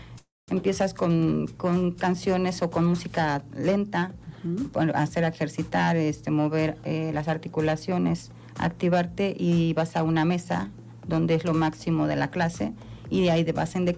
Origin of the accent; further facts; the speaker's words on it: Tehuixtla, Morelos, Mexico; y nada más de repente en mi pueblo, soy de Tehuixla, vi un letrero que decía Zumba.